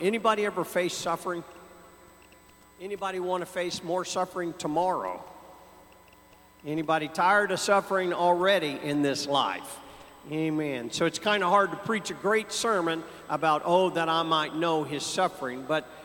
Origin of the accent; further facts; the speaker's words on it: Georgia, United States; I was raised mostly in Georgia.